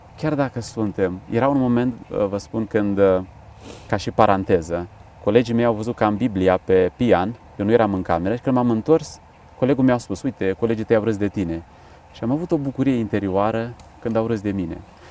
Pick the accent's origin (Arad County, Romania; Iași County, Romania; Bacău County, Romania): Bacău County, Romania; Onești; eu sunt din Onești deloc